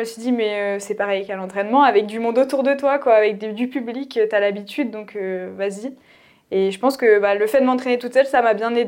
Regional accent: Grand Est, France; now in Lille, France; je suis toujours en train de courir à 25 ans. Alors, j'habite à côté de Lille depuis 5 ans. Je suis originaire des Ardennes.

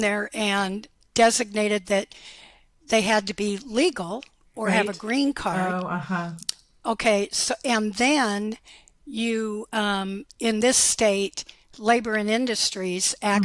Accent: Olympia, Washington, United States; I grew up in Olympia on this side. So I consider myself one of those rare birds that not only has lived on both sides of the Cascades

